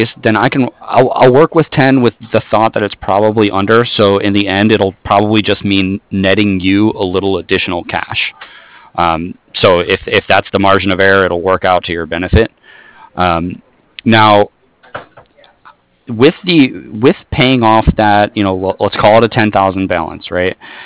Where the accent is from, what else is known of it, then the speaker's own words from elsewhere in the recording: Toledo, Ohio, United States; now in San Diego, United States; Oh, yeah, absolutely. I'm from Toledo.